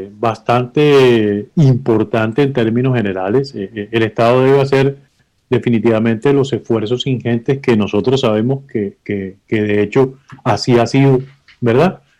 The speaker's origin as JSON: {"language": "Spanish", "country": "Colombia", "said": "A mí como colombiano me interesa, además de médico"}